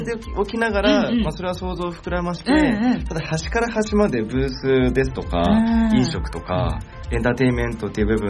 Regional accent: Kawasaki, Kanagawa, Japan; もう生まれ育ちは、はい、まあ、川崎南部なんですけど、はい、10年前ぐらいから6年間ぐらい、はい、武蔵中原の方に住んでまして。

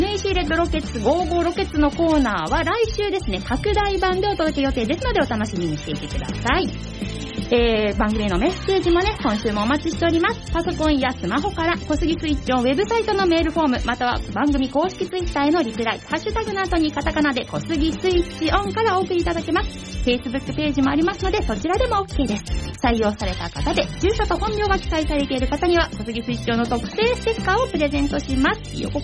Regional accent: Kawasaki, Kanagawa, Japan; 川崎生まれ川崎育ち、自称夢見ヶ崎動物公園専属アイドル … のリーダー、おしゃべり担当の

